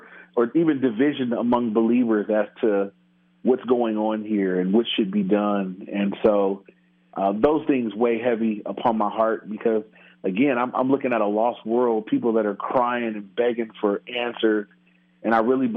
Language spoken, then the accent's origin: English; Inglewood, California, United States; Yeah, I grew up in Inglewood, which is in near L.A.